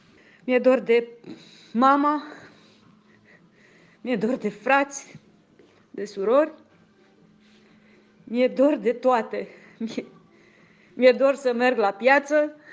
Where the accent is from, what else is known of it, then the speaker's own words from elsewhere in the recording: Tulcea, Tulcea County, Romania; din Tulcea și mi-e dor de nepoțelul meu din Ploiești, de copilul meu